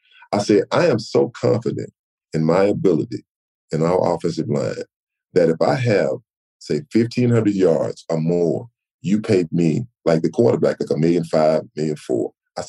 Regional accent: Flat, Texas, United States; I mean, I can remember waking up and because you know I think I'm from Flat, Texas. Waking up to seeing the mountains, you know, and sometimes you can see the snow on the mountains.

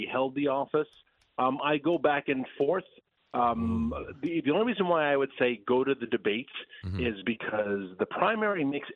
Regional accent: Virginia, United States; Pennsylvania, it reminds me of a little bit of my home state of Virginia.

